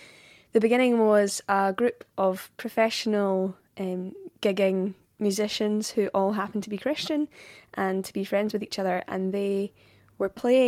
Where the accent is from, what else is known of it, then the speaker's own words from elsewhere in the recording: Scotland, United Kingdom; accent: Scottish; I'm singing in my own accent, which so often in Scotland we don't get